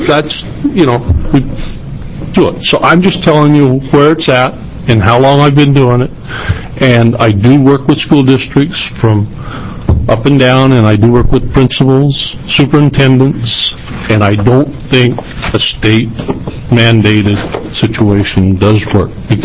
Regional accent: Coos Bay, Oregon, United States; Madam Chairman, Senators … from Coos Bay.

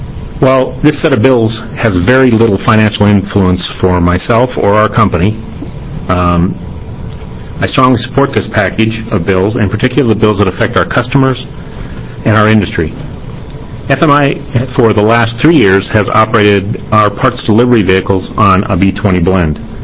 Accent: North Dakota, United States; Growing up in North Dakota, as I did, I saw and knew lots of farmers that got paid not to grow crops.

